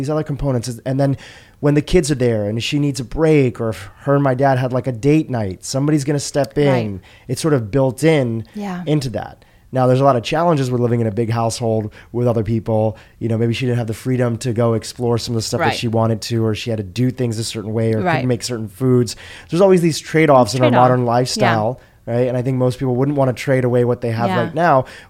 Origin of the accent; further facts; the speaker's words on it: Kenya; born there; my family was born in Kenya. I was born in Kenya.